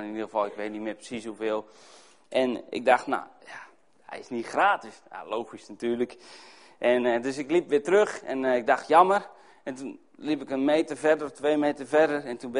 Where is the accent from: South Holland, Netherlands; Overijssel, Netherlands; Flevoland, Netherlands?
Flevoland, Netherlands; Urk; also born or lived in Spakenburg; Ik kom uit Spakenburg. Ik ben geboren getogen in Urk. Op Urk, zo je wil.